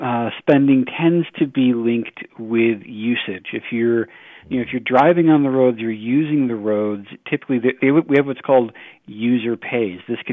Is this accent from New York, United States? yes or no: yes; New York, United States; So I grew up in New York State, the New York State Thruway System.